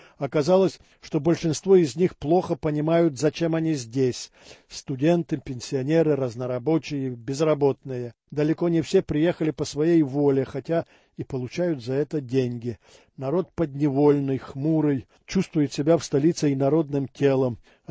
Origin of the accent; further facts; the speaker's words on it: Sievierodonetsk, Luhansk Oblast, Ukraine; born there; first language ru; also born or lived in Lviv / Kharkiv / Kyiv; Я родился и жил до 92-го года в Северодонецке, в Донбассе. Регулярно езжу туда к родителям. Мама азербайджанка, отец белорус. Мой родной язык русский, но я знаю украинский. Он мне нравится, и я считаю себя украинцем